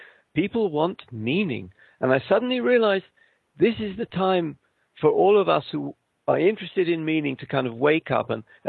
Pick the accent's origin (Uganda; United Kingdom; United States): United Kingdom; I'm British.